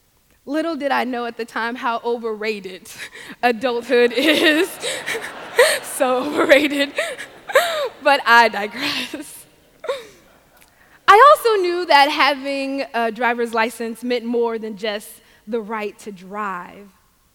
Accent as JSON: {"language": "English", "region": "Mississippi", "country": "United States", "tie": "born or raised there", "said": "because growing up in Mississippi down south, the Bible and the hymn were important."}